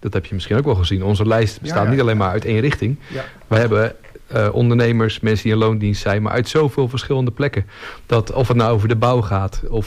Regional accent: Rotterdam, South Holland, Netherlands; now in Texel, Netherlands; Ik ben 40 jaar. Ben nu 14 jaar op het eiland. Geboren en getogen in Rotterdam.

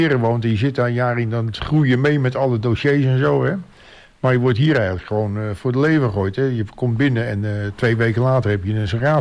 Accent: Rotterdam, South Holland, Netherlands; now in Texel, Netherlands; Nou, ik ben een jongen van Rotterdam-Zuid, dus ik weet hoe het is. En geen slecht woord over Rotterdam-Zuid, hoor. Maar ik ben toch wel blij dat ik op Texel woon.

